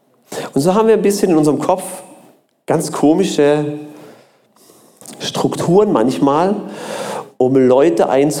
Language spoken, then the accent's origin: German; Germany; Da haben wir also als Deutsche ein bisschen viel zu lernen, auch als Partner.